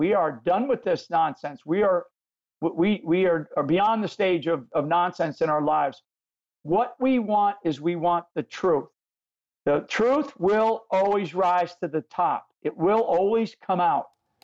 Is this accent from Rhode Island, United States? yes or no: yes; Rhode Island, United States; I'm raised as an Irish kid I have nine brothers and sisters in a small family from upstate or up in Rhode Island, up in New England area.